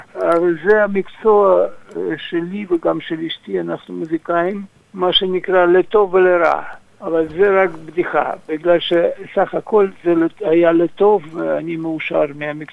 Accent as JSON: {"language": "Hebrew", "country": "Moldova", "also_born_or_lived": "Russia", "moved": "as an adult", "lives_now": "Israel", "said": "נולדתי ברוסיה, ברית המועצות לשעבר. אנחנו סך הכל ממולדובה."}